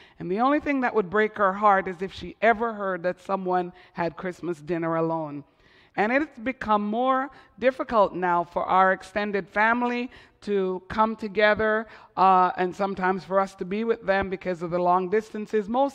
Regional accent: Montreal, Quebec, Canada; also born or lived in Ottawa; Growing up in Montreal and then in Ottawa

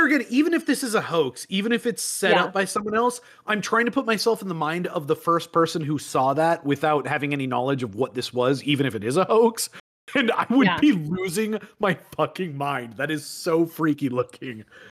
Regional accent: Midwest, United States; just growing up in the Midwest, all of our spiders are like the size of, I mean, they're smaller than a penny.

